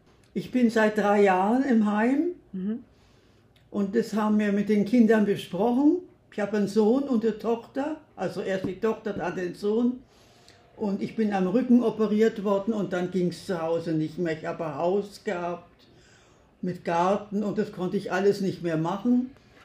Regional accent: Berlin, Germany; born there; also born or lived in Saxony; Und geboren bin ich in Berlin, bin ein Kriegskind und wir sind durch den Krieg in die erst sind wir nach Sachsen gekommen und dann hierher.

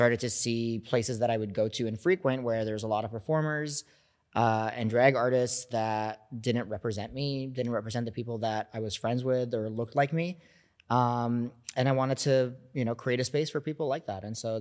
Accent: Kuwait; moved away as an adult; also born or lived in Alexandria, Egypt; now in Montreal, Canada; I was born in Alexandria in Egypt to Egyptian and Palestinian parents. I grew up there for a little while, and then we moved to Kuwait for like my formative years. So I think it was like a good 10 years before I left.

